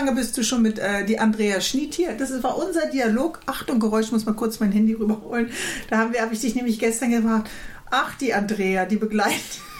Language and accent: German; Northern Germany, Germany; weil es ist natürlich als Norddeutsche so eine leichte Testsituation.